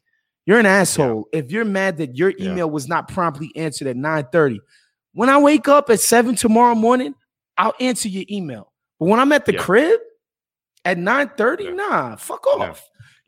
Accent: New York, United States; as a New Yorker who that whole hustle is ingrained in us from very young

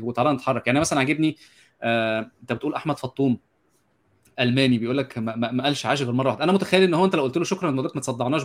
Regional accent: Egypt; احنا كلنا من مصر

